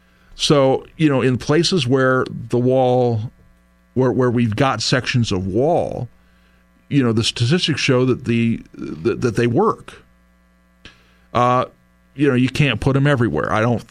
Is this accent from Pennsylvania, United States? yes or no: no; San Diego, California, United States; I grew up in San Diego. I remember in high school, you know, we'd have periodically, we'd have illegal immigrants going through our backyard.